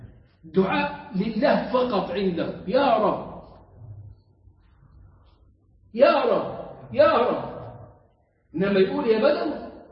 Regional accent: Egypt; تسمع في ألفاظ العوام والمشايخ والدراويش عندنا في مصر

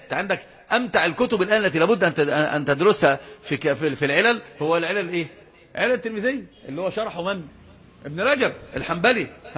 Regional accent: Yemen; زي ما بيقولوا عندنا في اليمن

